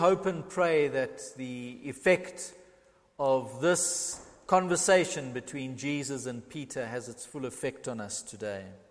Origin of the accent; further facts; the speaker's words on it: East London, Eastern Cape, South Africa; I grew up in East London, I was on the Quigney